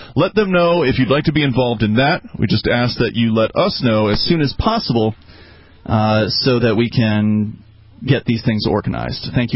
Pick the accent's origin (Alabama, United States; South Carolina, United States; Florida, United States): Florida, United States; Like, I'm from Florida, so heat doesn't really bother me that much